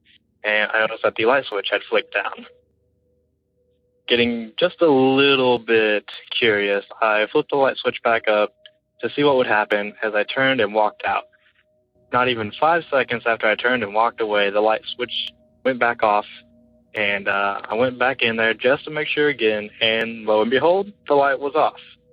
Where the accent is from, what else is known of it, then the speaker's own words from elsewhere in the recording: Springfield, Missouri, United States; I am from Springfield, Missouri. I have one story for you from when I was younger, about 12 years ago. I grew up in the country, outside of Springfield